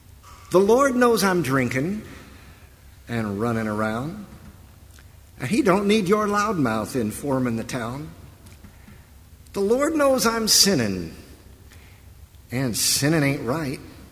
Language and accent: English; Oklahoma, United States; He came from Oklahoma, and I was from Oklahoma.